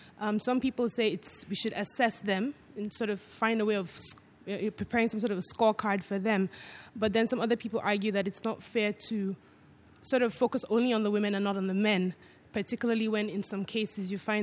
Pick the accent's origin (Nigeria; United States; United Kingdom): Nigeria; I'm from Nigeria